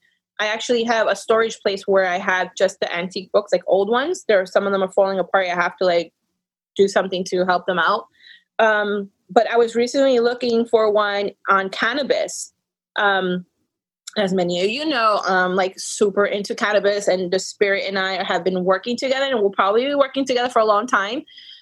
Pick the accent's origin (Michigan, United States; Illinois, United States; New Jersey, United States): New Jersey, United States; Because I literally born and raised in New Jersey.